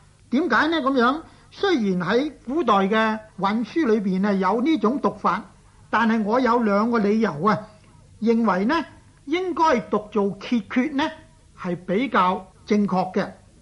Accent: Guangdong, China; 又例如我们广东人所叫的曱甴

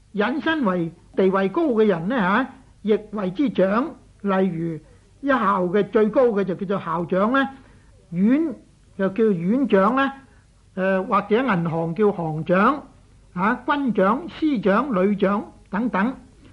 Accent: Guangdong, China; 我哋广东人

